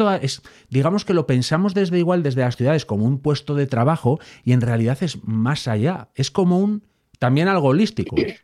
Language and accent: Spanish; León, Castile and León, Spain; Claro, yo, que soy de León, el entorno rural que yo conozco y en el que he pasado mucho tiempo de la infancia